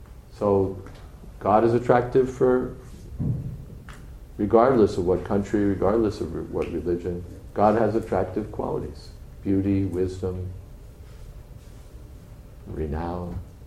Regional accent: United States; born there; I was born in America, so I'm an American.

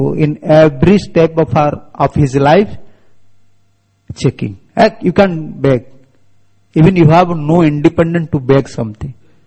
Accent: India; English is a second language; My pronunciation is a little different because I am from India and I usually am not speaking English.

